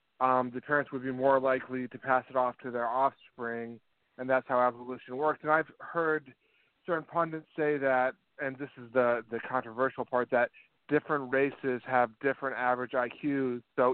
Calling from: Jacksonville, United States; from Jacksonville.

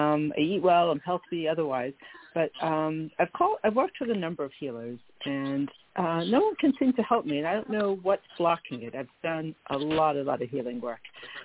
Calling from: New York, United States; from New York.

